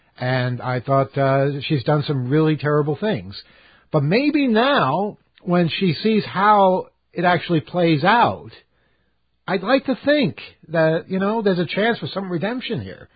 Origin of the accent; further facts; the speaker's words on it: New York, United States; Being a New Yorker, I can see the corruption immediately.